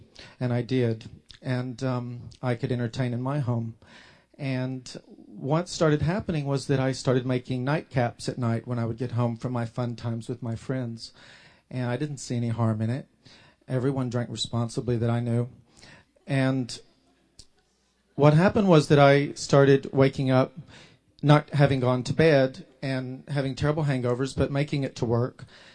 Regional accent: Nashville, Tennessee, United States; I grew up in Nashville, Tennessee, and I was blessed to grow up in a loving home.

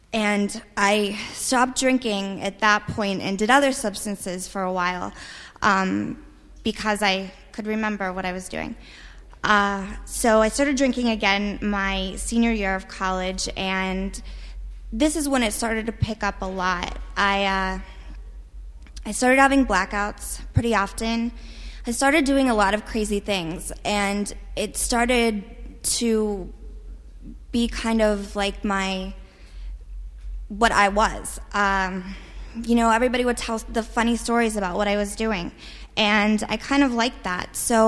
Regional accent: Pennsylvania, United States; I grew up in Western Pennsylvania near Pittsburgh, and I started drinking pretty young

